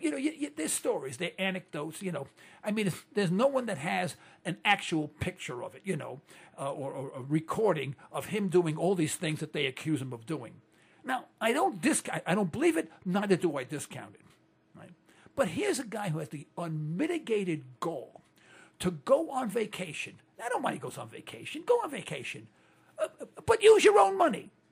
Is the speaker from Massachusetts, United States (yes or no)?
no; New York, United States; I'm from East Harlem, New York. East Harlem, New York, folks. Bill Clinton is not from Harlem. I'm from Harlem.